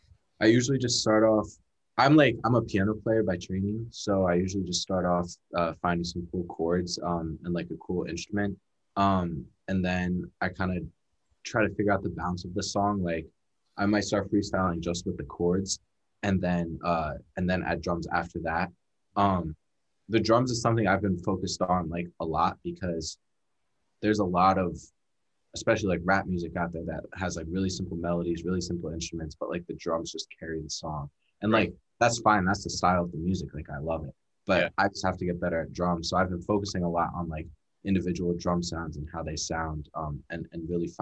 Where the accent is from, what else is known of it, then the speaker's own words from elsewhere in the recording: Abington, Pennsylvania, United States; now in Pittsburgh, United States; So I'm from Abington, which is right outside Philly.